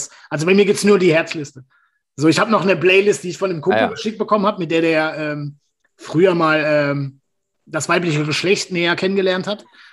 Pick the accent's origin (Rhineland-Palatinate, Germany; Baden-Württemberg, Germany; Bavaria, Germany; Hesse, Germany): Baden-Württemberg, Germany; Ich komme aus Baden-Württemberg